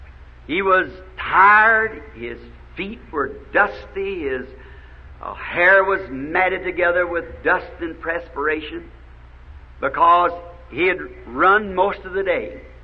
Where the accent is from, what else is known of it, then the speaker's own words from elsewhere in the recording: the South, United States; that I'm a Southerner, slow to begin with.